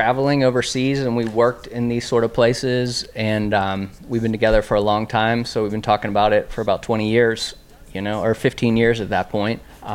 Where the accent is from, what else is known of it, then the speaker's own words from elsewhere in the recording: Akron, Ohio, United States; Yeah, yeah. Yeah, we're from Akron.